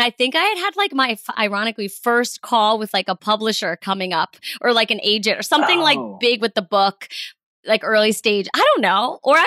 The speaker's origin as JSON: {"language": "English", "town": "Avon", "region": "Connecticut", "country": "United States", "said": "Oh, I'm from Avon, Connecticut."}